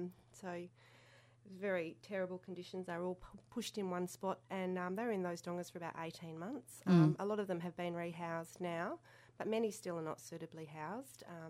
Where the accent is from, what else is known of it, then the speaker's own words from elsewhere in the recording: Derby, Western Australia, Australia; also born or lived in Pilbara; now in Perth, Australia; I'm a Ningana woman from Derby in the Kimberley. I grew up mainly in the Pilbara, and I've lived in Perth for over 20 years working alongside Noongar people. So Western Australian, born and bred, and really proud to be Western Australian.